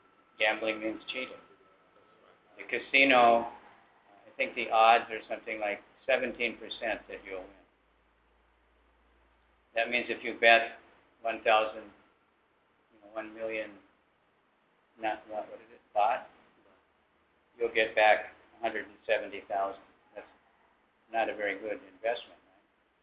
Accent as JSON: {"language": "English", "country": "United States", "tie": "born or raised there", "said": "When I grew up in America, there was one state that had casinos, Nevada."}